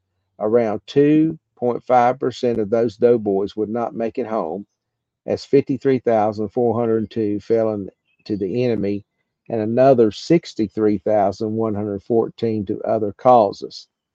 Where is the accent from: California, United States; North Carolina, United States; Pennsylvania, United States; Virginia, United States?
North Carolina, United States; I did think about it when I was a kid growing up in Southern North Carolina.